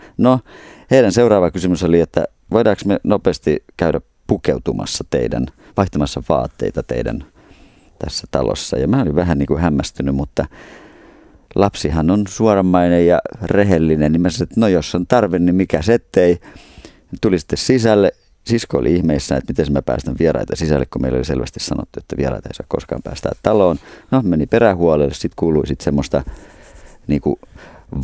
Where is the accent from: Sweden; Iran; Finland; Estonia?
Estonia; Virosta olen kotoisin.